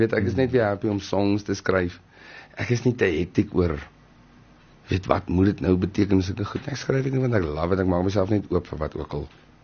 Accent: Free State, South Africa; accent: Free State; ek klink net vir my funny, want ek kom van die Vrystaat af, so ek het die accent

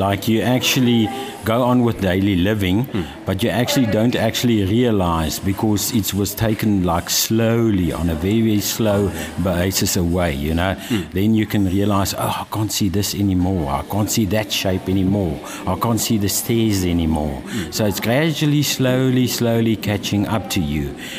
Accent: Cape Town, Western Cape, South Africa; But I was in Cape Town because I'm coming from Cape Town. I'm all the way from Cape Town

